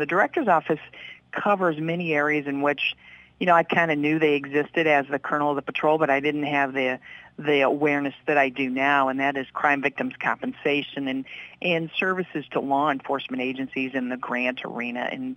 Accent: United States; And so growing up in Putnam County is a good foundation for folks.

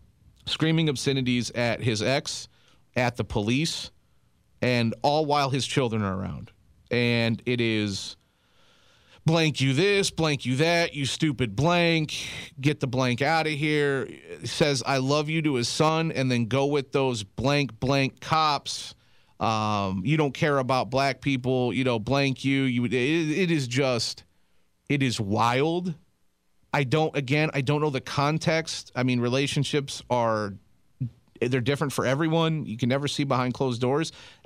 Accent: East Coast, United States; I come from the East Coast, and like you said, that's just kind of a way of life there.

